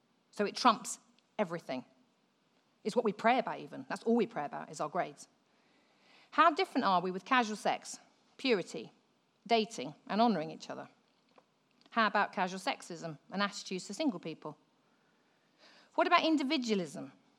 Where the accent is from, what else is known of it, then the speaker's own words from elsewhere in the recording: United Kingdom; We don't talk about money because we're British.